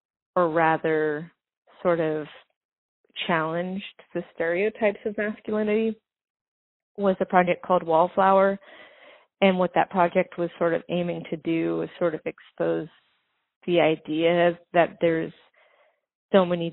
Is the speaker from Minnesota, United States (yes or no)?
no; Santa Monica, California, United States; I grew up in Venice Beach in Santa Monica.